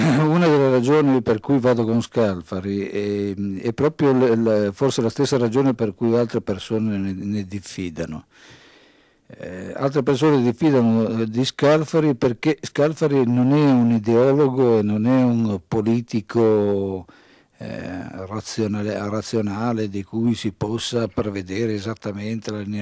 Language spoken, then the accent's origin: Italian; Piedmont, Italy; Io, essendo un piemontese